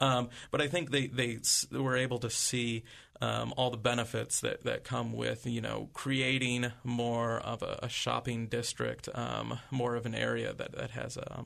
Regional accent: Ohio, United States; growing up in Northern Ohio, my friends and I used to take trips down to Columbus

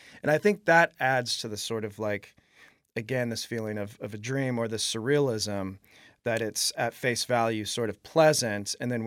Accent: the Ozarks, United States; I grew up in the Ozarks, and some say the buckle of the Bible Belt

